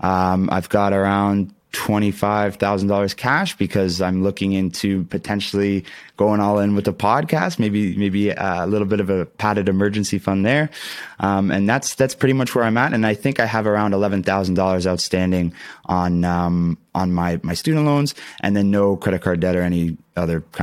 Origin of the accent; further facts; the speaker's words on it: Ontario, Canada; Ontario, I'm from Canada.